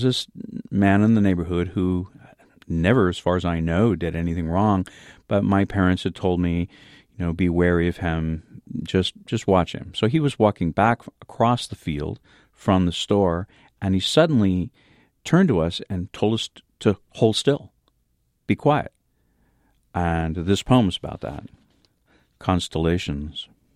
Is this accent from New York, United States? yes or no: no; Fidalgo Island, Washington, United States; I grew up on Fidalgo Island, and when I was a kid, there was a tiny country store nearby where I lived